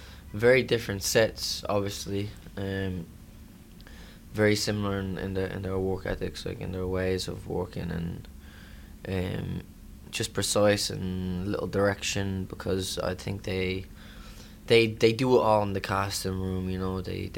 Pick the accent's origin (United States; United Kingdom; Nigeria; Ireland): Ireland; But, yeah, I'm excited for my hometown as well to see it, Ireland, which is going to be, I think, at the end of the month or so